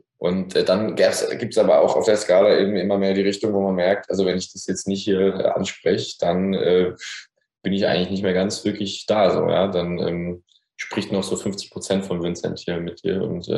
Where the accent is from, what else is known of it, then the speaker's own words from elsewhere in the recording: Heidelberg, Baden-Württemberg, Germany; Wir sind beide aus Heidelberg.